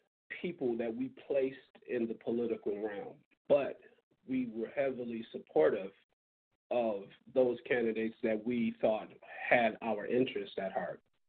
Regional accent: Detroit, Michigan, United States; Now, you know, Detroit have probably one of the strongest, because I'm from Detroit, I'm going to say the strongest black mayors in U.S. history to me.

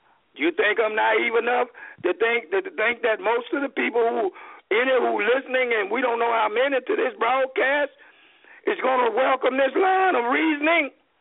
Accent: the South, United States; When I grew up in the South, there was no Islamic influence.

